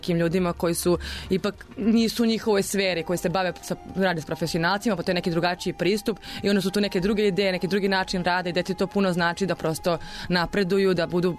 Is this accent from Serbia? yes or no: yes; Serbia; kod nas u Srbiji